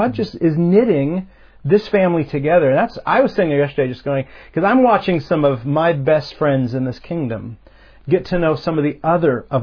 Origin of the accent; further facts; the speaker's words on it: United States; I'm from the States